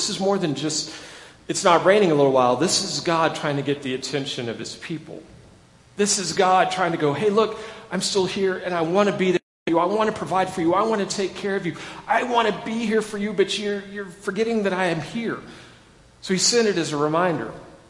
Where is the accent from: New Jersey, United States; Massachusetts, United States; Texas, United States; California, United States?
Texas, United States; Midland; I remember in college, I grew up in Midland